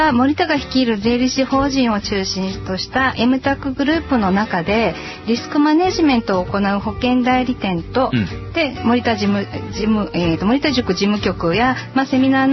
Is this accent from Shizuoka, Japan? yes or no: no; Nagasaki, Japan; はい、もう私は長崎で生まれて、学校も就職もそして結婚相手も全部長崎で長崎から一度も出たことがないんですね。